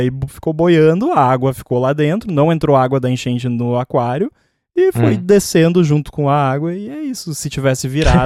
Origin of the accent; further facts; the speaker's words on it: Rio Grande do Sul, Brazil; lá na minha cidade no Rio Grande do Sul rolou muita enchente